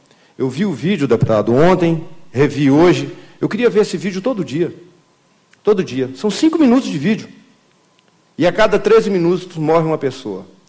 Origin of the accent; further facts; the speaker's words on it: Brazil; Eu não aceito isso como brasileiro.